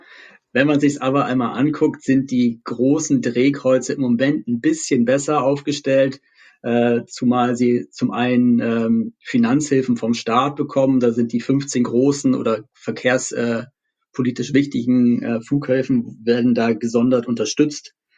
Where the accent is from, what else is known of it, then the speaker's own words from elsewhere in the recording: Berlin, Germany; Als Berliner hoffen wir natürlich stark darauf.